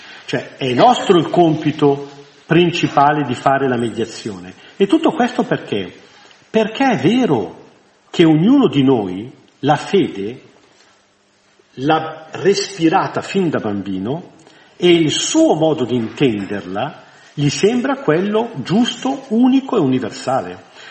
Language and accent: Italian; Bellano, Lombardy, Italy; Quando ero bambino, io sono di Bellano.